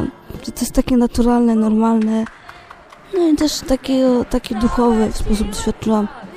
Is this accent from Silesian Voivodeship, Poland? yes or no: yes; Jaworzno, Silesian Voivodeship, Poland; Ja pozdrawiam Jaworzno koło Katowic, moje rodzinne miasto